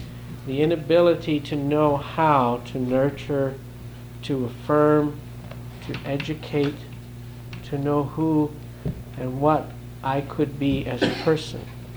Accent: Tacoma, Washington, United States; I'm from Tacoma.

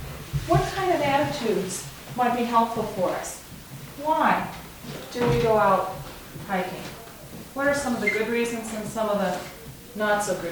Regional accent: Minnesota, United States; I'm from Minnesota, so this is going to be in Lake Superior.

